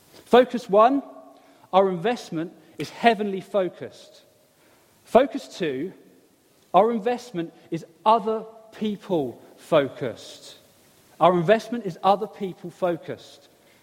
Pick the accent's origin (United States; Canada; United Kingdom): United Kingdom; England; It's now been at least 4 minutes and 12 seconds, but I'm English, so I shan't mention it.